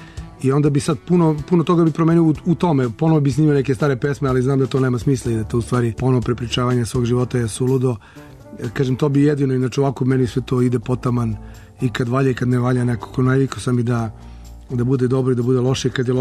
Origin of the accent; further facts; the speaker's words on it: Belgrade, Serbia; ja sam rođen sam na Zvezdari, svoje te prve, da kažem, školske dane sam proveo na Zvezdari